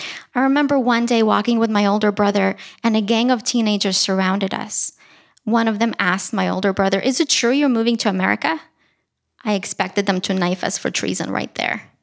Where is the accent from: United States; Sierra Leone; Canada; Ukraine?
Ukraine; I was born and raised in Ukraine